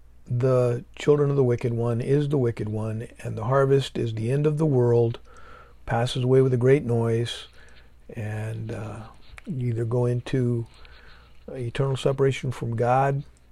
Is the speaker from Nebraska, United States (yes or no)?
yes; Nebraska, United States; I'm from Nebraska. There's plenty of elbow room in Nebraska. You could drive through Nebraska and not get a radio station. At least when I was a kid, you could.